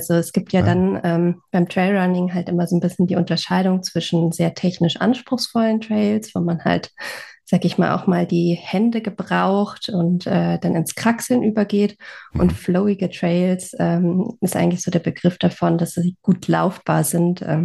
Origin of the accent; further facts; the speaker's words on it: Northern Germany, Germany; now in Munich, Germany; ich bin in Norddeutschland groß geworden. Aber bin dann ja nach meinem Studium zum ersten Job nach München gefahren und da hatte ich dann die Berge vor der Haustür